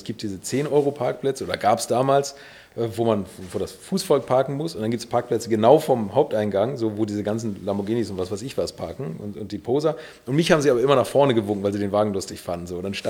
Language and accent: German; Bad Segeberg, Schleswig-Holstein, Germany; ich komme aus Bad Segeberg, hier aus der Nähe